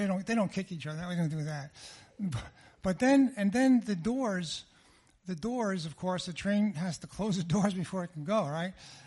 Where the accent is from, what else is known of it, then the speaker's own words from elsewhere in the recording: Queens, New York, United States; also born or lived in Brooklyn; And my hometown, my city is Manhattan, New York City. Born in Brooklyn, raised in Queens, and found Christ in Manhattan in 1957.